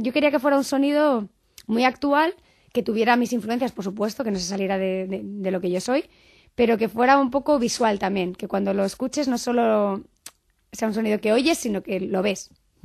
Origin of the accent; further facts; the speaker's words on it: Spain; porque yo soy española